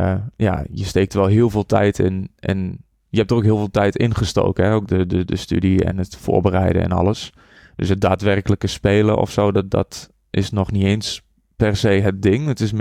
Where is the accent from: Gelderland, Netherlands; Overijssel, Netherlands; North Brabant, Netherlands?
Gelderland, Netherlands; Borculo; Ik kom uit Borculo. Daar ben ik opgegroeid. Daarna ben ik conservatorium gaan doen in Enschede, popacademie.